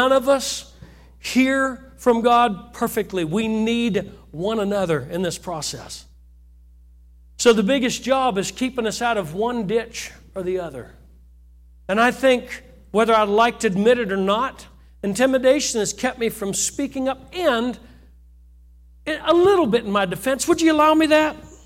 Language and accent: English; United States; I'm an American and I'm proud of America.